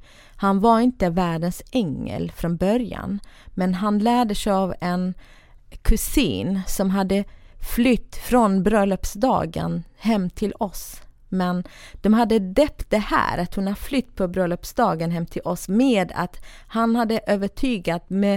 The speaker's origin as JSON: {"language": "Swedish", "region": "Kurdistan Region", "country": "Iraq", "second_language": "Swedish", "moved": "yes", "lives_now": "Sweden", "said": "jag kommer från södra Kurdistan, irakiska delen då. Från en ganska rik familj, men ganska traditionell och religiös familj."}